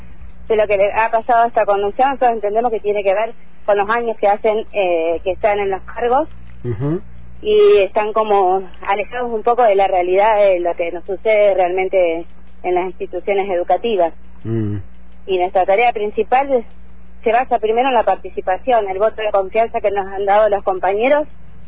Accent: Choele Choel, Río Negro, Argentina; Sí, soy de Chorechuel, de la seccional Valle Medio, nacida, criada.

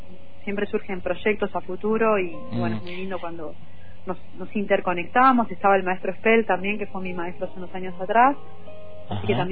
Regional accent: La Plata, Buenos Aires Province, Argentina; born there; Yo tengo orígenes ancestros, digamos, en el norte, y bueno, claro, obviamente que nací en el Río de la Plata, nací en la ciudad de La Plata

